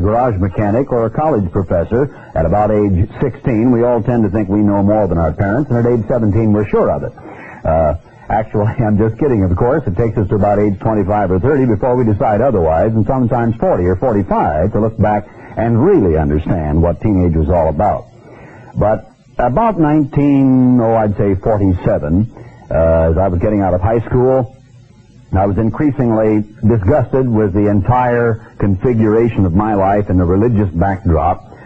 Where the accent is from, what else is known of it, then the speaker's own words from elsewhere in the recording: Eugene, Oregon, United States; But as I grew up in Eugene, Oregon, going to high school, and later on came down to the Southern California area when my parents moved down here